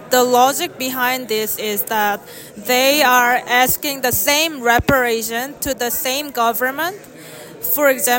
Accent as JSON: {"language": "English", "country": "South Korea", "second_language": "English", "said": "I study in the University of Delaware, but I'm originally from South Korea."}